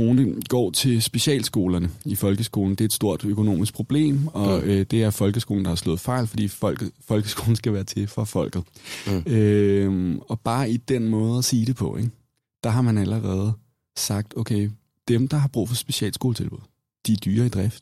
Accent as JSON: {"language": "Danish", "town": "Copenhagen", "region": "Capital Region of Denmark", "country": "Denmark", "tie": "born or raised there", "said": "jeg er vokset op i København. Ja, det er vel nogenlunde det."}